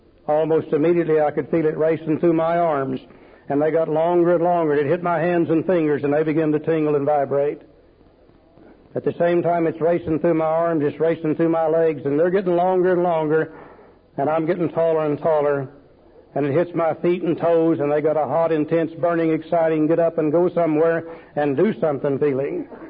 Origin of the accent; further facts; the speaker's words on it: Tulsa, Oklahoma, United States; In fact, I was born and raised over here in Tulsa, Oklahoma.